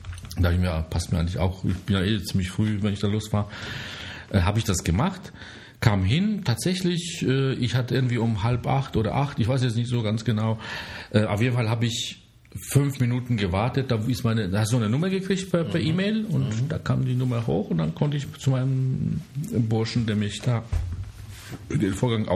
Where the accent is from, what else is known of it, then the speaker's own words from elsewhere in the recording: Germany; Ich bin Deutscher